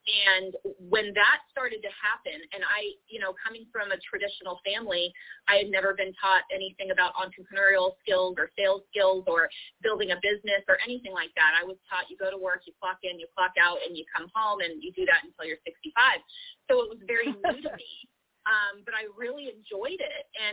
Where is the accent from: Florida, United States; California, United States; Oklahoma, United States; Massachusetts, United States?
California, United States; now in Georgia, United States; I'm from Southern California, so I ended up moving to Georgia from California.